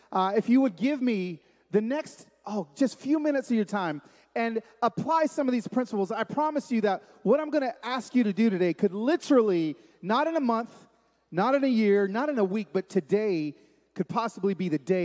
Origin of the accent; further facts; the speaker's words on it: Pico Rivera, California, United States; born there; I was born in East L.A. in Pico Rivera, and my dad was the pastor of Primera Iglesia Bautista de Pico Rivera, First Bilingual Baptist Church.